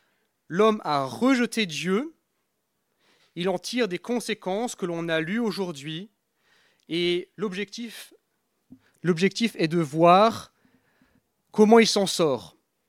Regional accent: France; je suis français, un sénateur français

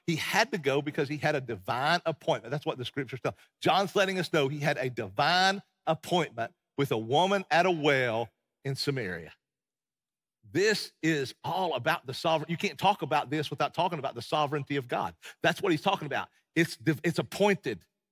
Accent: Tennessee, United States; And I'm from East Tennessee, and so that's what we did, right?

